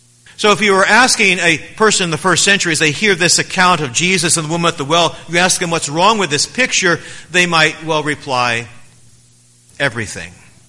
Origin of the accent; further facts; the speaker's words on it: Oklahoma City, Oklahoma, United States; at least where I grew up in Oklahoma City, they would do that Monday through Friday.